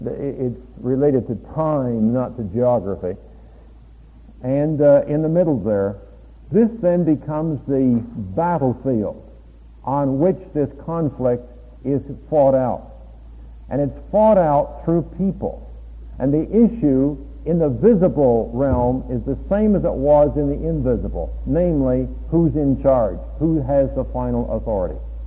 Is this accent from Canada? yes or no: yes; Canada; the best way I could become an American, a real American, I'm a Canadian